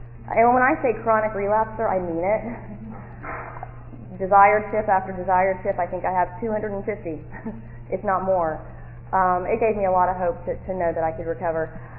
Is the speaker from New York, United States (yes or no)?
no; Dallas, Texas, United States; I'm from Dallas, Texas, born and raised there. I've been out here for a little over three years.